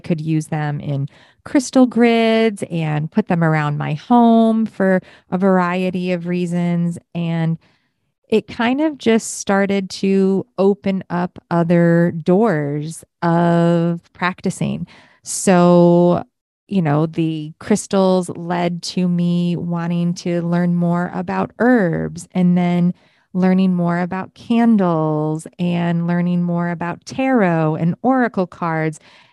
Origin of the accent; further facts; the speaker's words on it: Rochester, New York, United States; now in Winter Garden, United States; I went into a shop in my hometown of Rochester, New York. I live in Winter Garden, Florida now, by the way.